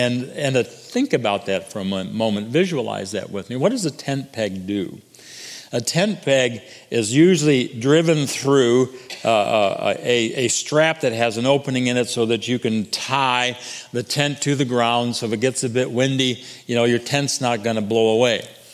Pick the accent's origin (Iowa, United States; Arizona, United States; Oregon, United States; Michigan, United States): Michigan, United States; Flint; I'm from Flint, Michigan. I don't know anything about camping on the beach.